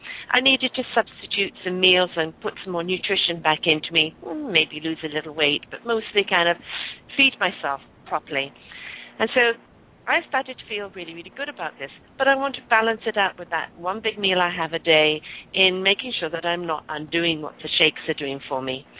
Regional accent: United Kingdom; I know that because I'm British, and everything seems to get boiled away.

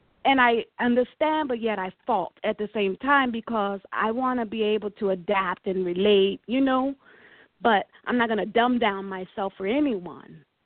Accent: Porto, Porto District, Portugal; first language Portuguese; English is a second language; No, my father's Portuguese, Native American, Irish, and Creole. I was born and raised in Portugal, Porto, Portugal. And my native tongue is Portuguese, yes.

